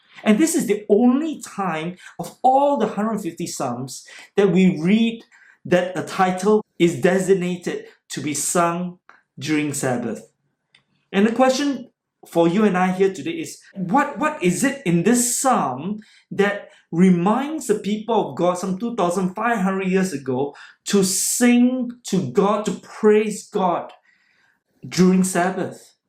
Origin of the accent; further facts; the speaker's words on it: Singapore; growing up in Singapore, when I was still living in a kampung where we draw our water from a well